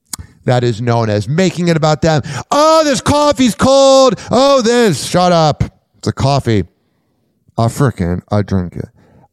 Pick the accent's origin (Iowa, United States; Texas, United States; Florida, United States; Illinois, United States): Illinois, United States; Chicago; Oh, I'm from Chicago. Maybe I'm loud too. Maybe somebody asked me if maybe I don't like New Yorkers because I'm from Chicago.